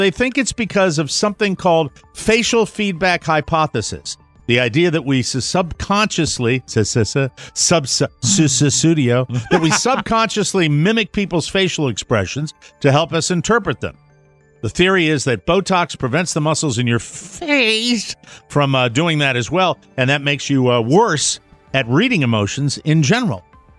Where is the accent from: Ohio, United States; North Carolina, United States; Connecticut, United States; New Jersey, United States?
Connecticut, United States; Connecticut, my home state.